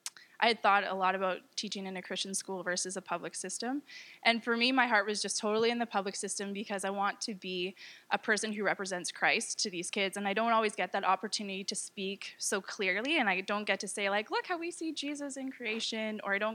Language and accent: English; British Columbia, Canada; So I grew up on Vancouver Island, and then I moved out here to come to school, and I became a teacher.